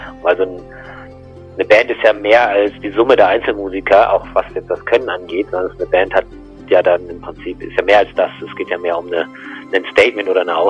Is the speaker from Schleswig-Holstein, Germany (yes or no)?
yes; Schleswig-Holstein, Germany; Ich bin ja auch Norddeutscher, also ganz aus Schleswig-Holstein komme ich ursprünglich.